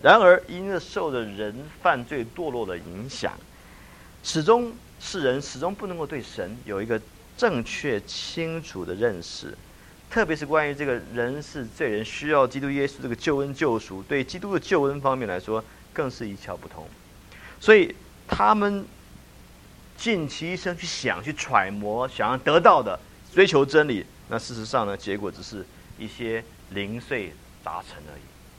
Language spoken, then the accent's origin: Chinese; China; 所以你知道，有的时候在这个我们中国人呢很幽默哈。